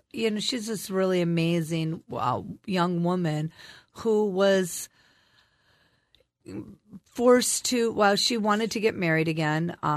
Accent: Michigan, United States; So I went to Chicago because I'm originally from Michigan.

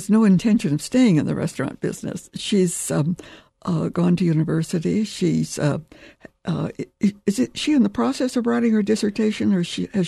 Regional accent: Kansas, United States; Because I grew up in Kansas. And so I, lived on the prairie.

